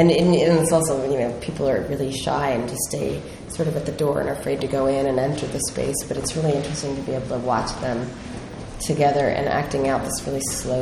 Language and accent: English; United States; at least as an American, and since 9/11 it hasn't gone away at all.